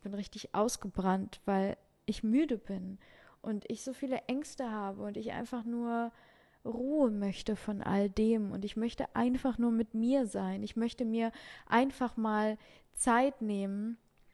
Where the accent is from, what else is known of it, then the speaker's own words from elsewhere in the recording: Ukraine; Also gerade auch als Mädchen, ich komme aus der Ukraine, ne?